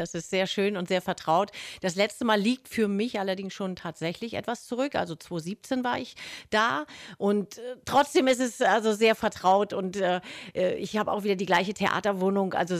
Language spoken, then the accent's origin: German; Hamburg, Germany; also born or lived in Lüneburg; Ja, aber auch nur geboren, aufgewachsen in Hamburg.